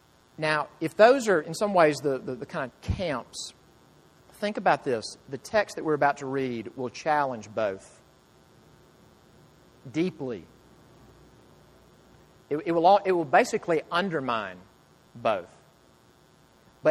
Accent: the South, United States; accent: southern; My southern accent says intervention, but it's intervention.

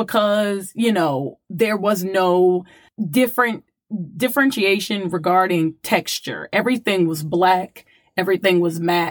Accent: New Orleans, Louisiana, United States; And you grew up in California. I grew up in New Orleans. We grew up in hood.

